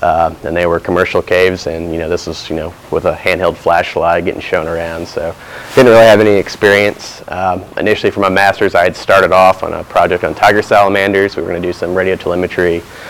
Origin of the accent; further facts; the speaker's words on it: Indiana, United States; which I'm from Indiana, so they're real common to find in little cattle ponds up there